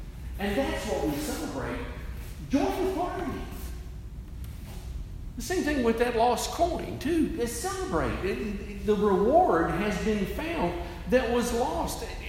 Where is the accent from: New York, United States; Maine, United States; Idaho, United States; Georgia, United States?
Georgia, United States; Because, you know, we're from Georgia, so you start that with bless their heart.